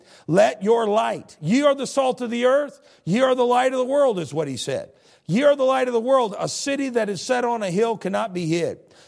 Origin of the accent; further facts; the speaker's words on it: United States; As an American, I belong to a group. As a Christian, I belong to a group of people that is not like the others.